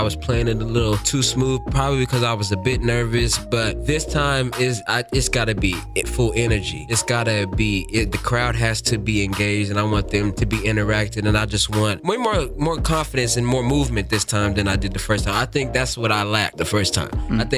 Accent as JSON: {"language": "English", "town": "Topeka", "region": "Kansas", "country": "United States", "said": "Topeka, Kansas, top city, 785, if you feel me. I know they listen back home, support me."}